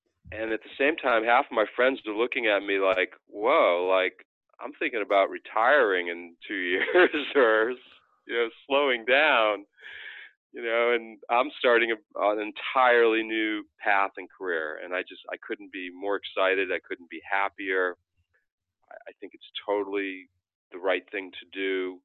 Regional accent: Boston, Massachusetts, United States; I mean, I grew up in Boston. We live in Massachusetts.

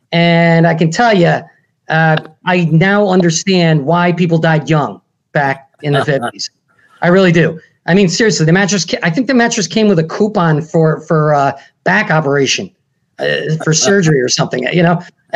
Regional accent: Albany, New York, United States; now in Schenectady, United States; I drove across to my hometown of Albany, New York. Now I'm in Schenectady, which is right next to Albany

